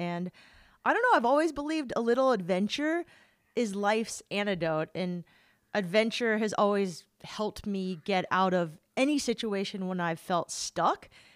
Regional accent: San Diego, California, United States; I was born and raised in San Diego.

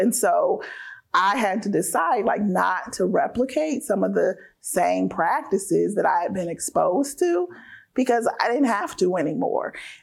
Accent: Indiana, United States; So I was born and raised in Central Indiana. I was born in the 70s. I'm a 70s baby, so a little black girl in Central Indiana with a Muslim name.

